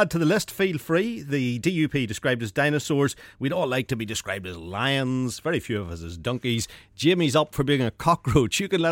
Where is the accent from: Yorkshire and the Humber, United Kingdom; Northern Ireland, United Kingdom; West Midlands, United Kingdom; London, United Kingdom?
Northern Ireland, United Kingdom; it reflects on us as Northern Irish people